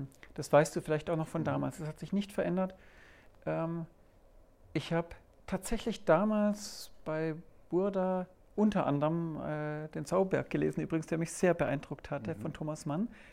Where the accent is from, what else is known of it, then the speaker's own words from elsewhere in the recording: Stuttgart, Baden-Württemberg, Germany; Wo komme ich her? Ich bin in Stuttgart aufgewachsen. Man hört viele Zischlaute noch bei mir